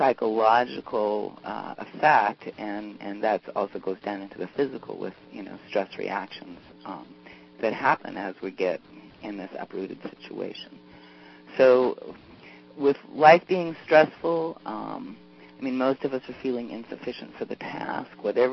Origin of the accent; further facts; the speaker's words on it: the West, United States; my father was a wildlife biologist who worked for the Forest Service, so I was raised out in the National Forest, so the West.